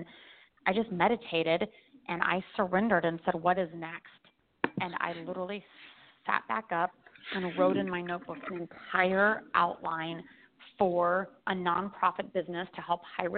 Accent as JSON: {"language": "English", "town": "Denver", "region": "Colorado", "country": "United States", "tie": "born or raised there", "moved": "as an adult", "lives_now": "Maui, United States", "said": "Yes. I grew up in Denver."}